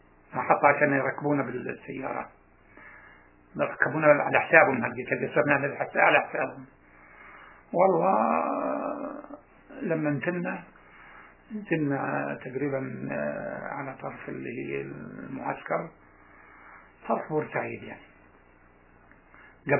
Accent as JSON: {"language": "Arabic", "town": "Gaza", "region": "Gaza Strip", "country": "Palestine", "said": "عشان بدي أرجع على بلدي غزة ومن غزة بعود أرجع على سدود"}